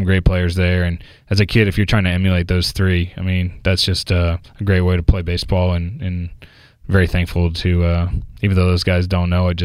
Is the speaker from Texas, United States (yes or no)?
yes; Houston, Texas, United States; And, you know, growing up in Houston.